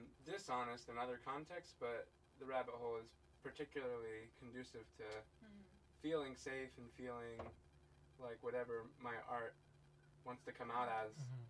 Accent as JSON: {"language": "English", "town": "Woodstock", "region": "Georgia", "country": "United States", "tie": "born or raised there", "said": "I came from Woodstock, Georgia. Grew up there. That's a really cool town. They have expanded quite a bit. My parents moved there probably in 87"}